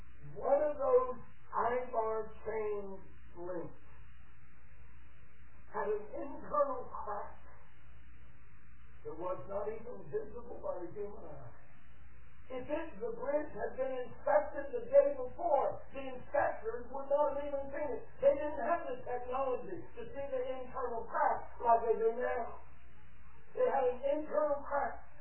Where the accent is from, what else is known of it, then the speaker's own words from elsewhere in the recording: Ohio, United States; that made national news in my hometown, Dallas Lake, Ohio. We're right on the Ohio River.